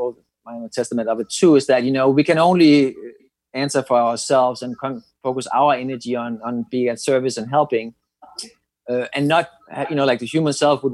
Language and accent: English; Denmark; I'm from Denmark, the happiest place on earth, or happiest people on earth, they say sometimes.